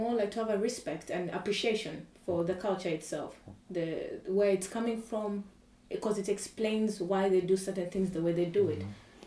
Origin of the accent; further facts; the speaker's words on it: Gulu, Northern Region, Uganda; also born or lived in Kampala; Gulu. It's in northern Uganda, yes.